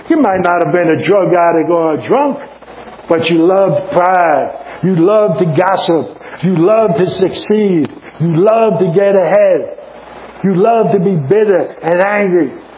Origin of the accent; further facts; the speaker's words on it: Jersey City, New Jersey, United States; but I'm from Jersey City, so I'm just trying to get your attention